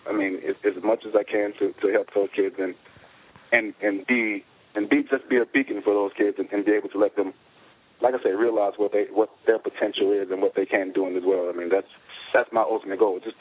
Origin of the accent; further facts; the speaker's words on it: Alabama, United States; I've been in Alabama, my hometown.